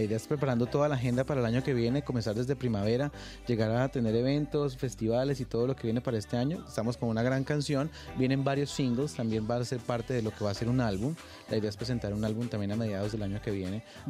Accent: Santa Marta, Magdalena, Colombia; born there; yo nací en Santa Marta, la tierra del pie de Valderrama.

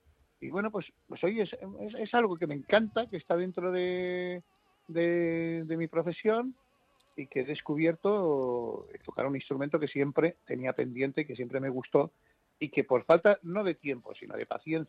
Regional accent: Valencian Community, Spain; yo elegí hacer este himno para mi tierra. Porque desde pequeño siempre me impactó y es algo que yo he regalado a mi tierra, a los valencianos

